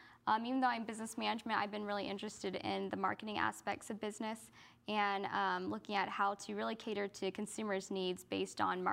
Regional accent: Katy, Texas, United States; also born or lived in Houston / Conroe; And so I was born in Houston, raised in Katy, and then for high school we moved to Conroe, where I went to Willis High School in a small town by Conroe.

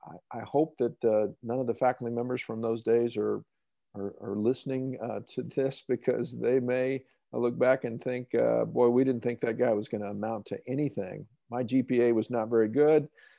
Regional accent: Houston, Texas, United States; Houston's my hometown. I grew up there, went to middle school.

